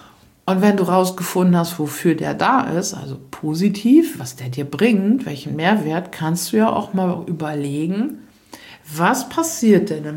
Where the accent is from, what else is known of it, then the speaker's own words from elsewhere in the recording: Lower Saxony, Germany; ich komme aus Ostfriesland und das Hotel ist ganz nett.